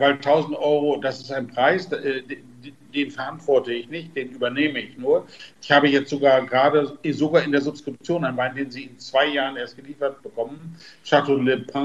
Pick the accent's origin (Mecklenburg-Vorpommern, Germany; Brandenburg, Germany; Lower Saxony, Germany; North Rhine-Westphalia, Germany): Lower Saxony, Germany; wenn Sie Ihr Leben lang im Emsland, wo ich herkomme